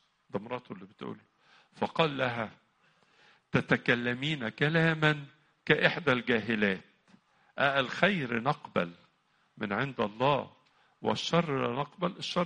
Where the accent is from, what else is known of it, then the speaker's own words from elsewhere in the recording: Egypt; وغياب الشمس ده علينا احنا كمصريين يؤثر فينا جدا